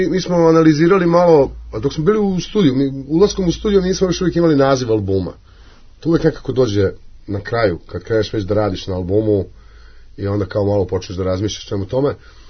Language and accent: Serbian; Jordan; ja dolazim iz Jordana